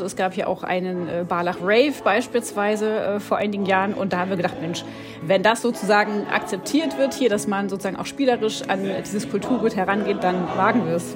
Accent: Güstrow, Mecklenburg-Vorpommern, Germany; Tatsächlich komme ich ja aus Güstrow, war 20 Jahre hier, war dann 20 Jahre weg

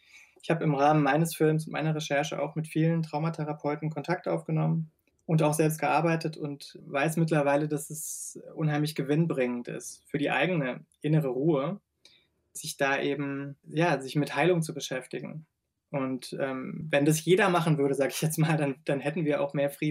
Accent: Germany; Ich wurde als Deutscher immer positiv aufgenommen.

